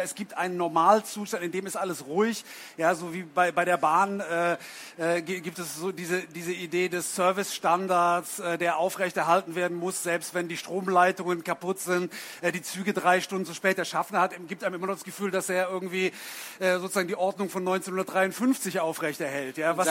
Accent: Rhineland, Germany; Also ich bin auch 50, ich bin im Rheinland aufgewachsen.

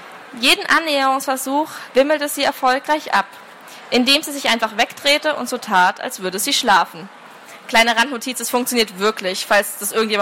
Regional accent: Bavaria, Germany; Ich komme nämlich aus Franken und harte Laute bereiten uns wirklich Schwierigkeiten.

